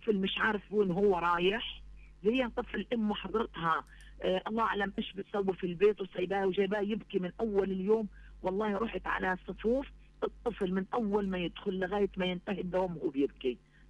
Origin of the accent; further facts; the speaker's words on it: Palestine; لأنه إحنا في فلسطين العالم الوحيد اللي في العالم عندنا كثافة صفية